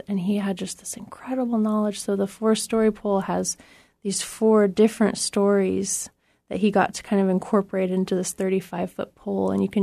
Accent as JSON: {"language": "English", "town": "Ketchikan", "region": "Alaska", "country": "United States", "tie": "born or raised there", "said": "but I grew up in Ketchikan. And so I grew up seeing a lot of the totem parks that were down in southern southeast Alaska"}